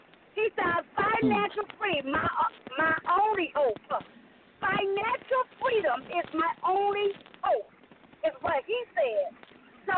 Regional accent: Miami, Florida, United States; now in Atlanta, United States; because I'm actually leaving from my hometown, Miami, Florida, back to Atlanta, Georgia.

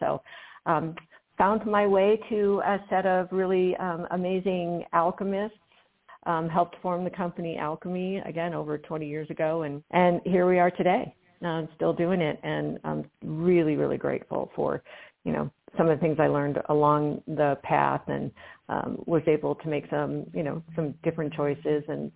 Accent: Midwest, United States; I think got imprinted in me when I grew up in the Midwest and, you know, just caring for people, being kind, and kind of meandered my way over here to Colorado.

